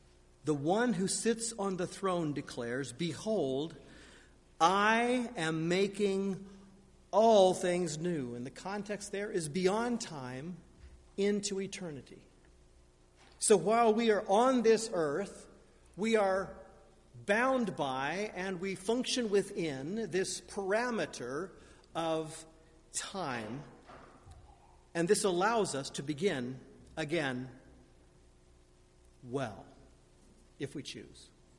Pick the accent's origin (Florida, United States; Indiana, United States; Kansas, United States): Indiana, United States; I'm a farmer from Indiana.